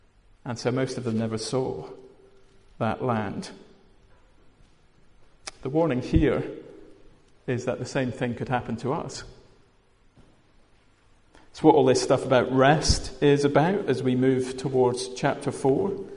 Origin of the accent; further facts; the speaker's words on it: Glasgow, Scotland, United Kingdom; better than the opening of the Commonwealth Games, I have to say, as a Glaswegian.